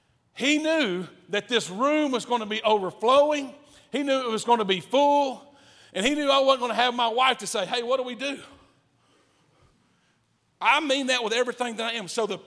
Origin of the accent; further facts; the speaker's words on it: Texas, United States; I'm from East Texas, so I've never seen mountains like this in my life.